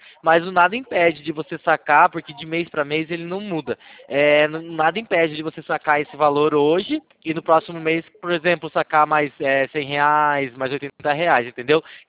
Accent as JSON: {"language": "Portuguese", "town": "Itapetininga", "region": "São Paulo", "country": "Brazil", "said": "Eu sou de Itapetininga, no interior de São Paulo."}